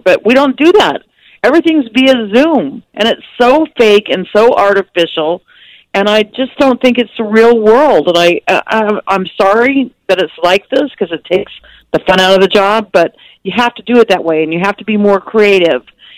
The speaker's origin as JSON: {"language": "English", "region": "California", "country": "United States", "said": "But I'm from California, so it was freezing."}